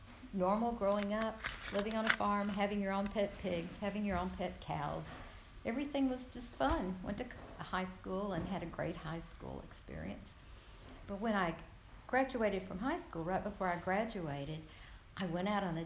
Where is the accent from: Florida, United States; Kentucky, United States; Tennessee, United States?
Kentucky, United States; born there; I was born in Western Kentucky in a rural area on a farm.